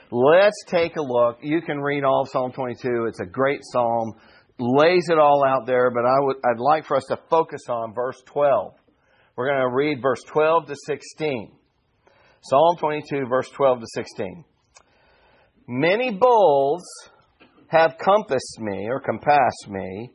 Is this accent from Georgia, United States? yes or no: yes; Georgia, United States; I keep saying Bashan because I'm from Georgia.